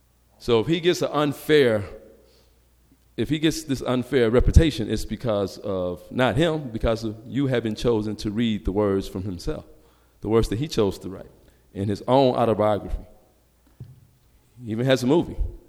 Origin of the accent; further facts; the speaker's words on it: Gary, Indiana, United States; I'm from Gary, Indiana. This is important to mention. I'm from Gary, Indiana.